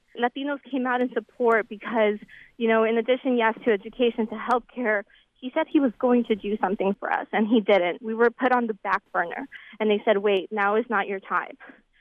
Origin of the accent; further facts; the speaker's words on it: New York, United States; So I come from New York, and when people think of New York, they think of New York City and its, you know, welcoming policies towards immigrants. But I grew up right outside of New York in Westchester County